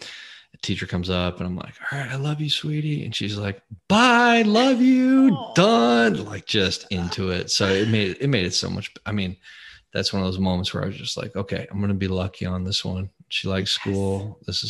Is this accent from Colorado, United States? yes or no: yes; Colorado, United States; So one weird part about it is it's like suburban Colorado where I grew up in Colorado